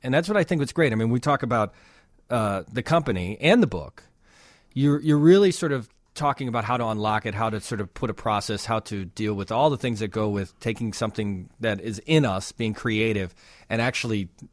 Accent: Chicago, Illinois, United States; I mean, I grew up here in Chicago, and we listened to radio stations, and your music was played nonstop in this town.

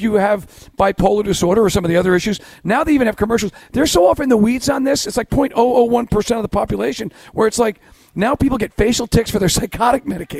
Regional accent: Tallahassee, Florida, United States; I grew up with it in Tallahassee.

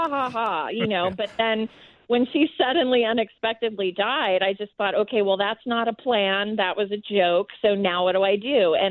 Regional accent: Dayton, Ohio, United States; I'm originally from Dayton, Ohio, so right. I was back home visiting him and having a party there.

